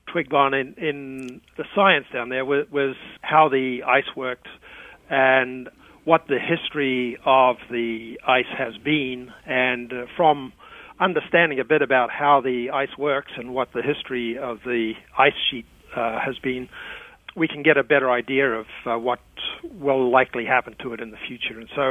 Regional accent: Wellington, New Zealand; moved away as an adult; now in United States; I grew up in the capital city there, Wellington.

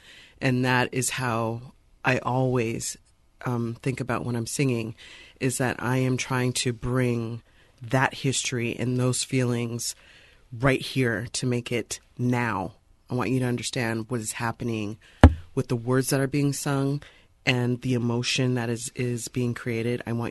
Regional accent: Canada; I'm Canadian

